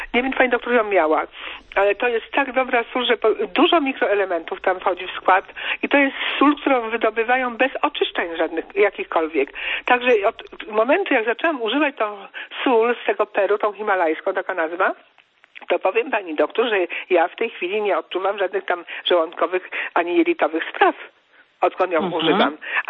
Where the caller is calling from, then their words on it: Poznań, Greater Poland Voivodeship, Poland; u nas w Poznaniu, bo ja dzwonię z Poznania